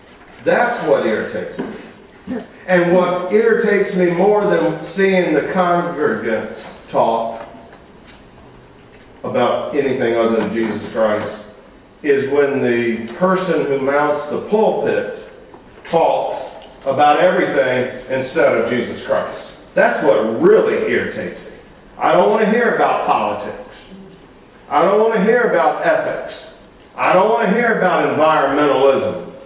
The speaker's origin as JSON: {"language": "English", "region": "the South", "country": "United States", "accent": "Southern drawl", "said": "it comes out with a slightly southern drawl and some Bedford County roots. See, that's my accent."}